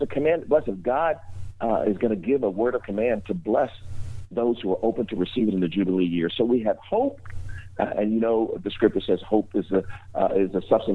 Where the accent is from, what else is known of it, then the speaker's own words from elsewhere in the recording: Louisiana, United States; You know, when I grew up in North Louisiana on that plantation, that farm, the old women would be singing